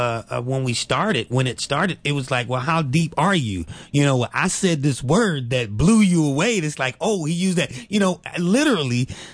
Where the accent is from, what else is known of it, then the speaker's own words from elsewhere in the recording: United States; now in Philadelphia, United States; this was like a growing up in Carolina. I lived in Philly for 20 years